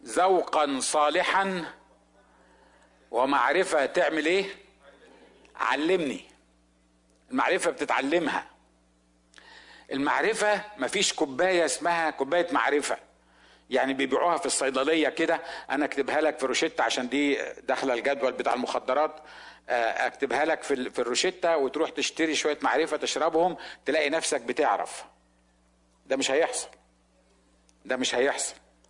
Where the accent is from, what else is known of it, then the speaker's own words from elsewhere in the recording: Upper Egypt, Egypt; أنا الوحيد اللي من الصعيد